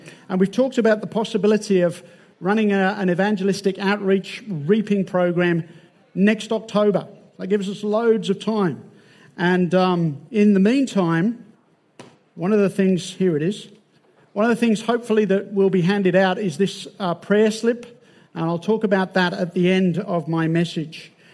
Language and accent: English; Birmingham, West Midlands, United Kingdom; I grew up in Birmingham, England. I was born and raised there. In fact, I was born in the house my mum still lives in. And I was there for 26 years. And I was born into a secular home.